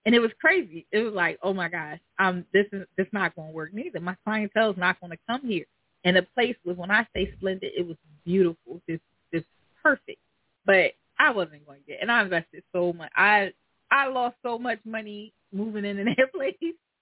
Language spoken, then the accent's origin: English; Philadelphia, Pennsylvania, United States; Because I'm from the hood. I'm from North Philly.